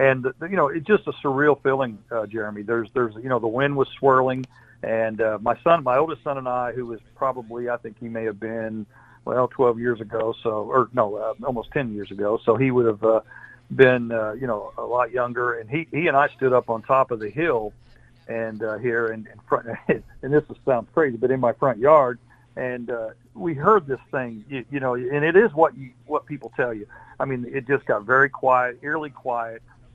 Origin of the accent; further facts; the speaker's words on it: El Dorado, United States; growing up in El Dorado, you know, my dad was worked at the water company and was the superintendent in later life.